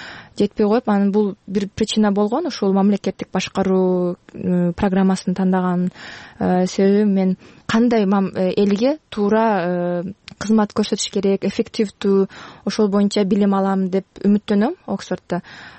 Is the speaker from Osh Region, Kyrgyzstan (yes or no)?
yes; Osh, Osh Region, Kyrgyzstan; Мен өзү Оштон болом.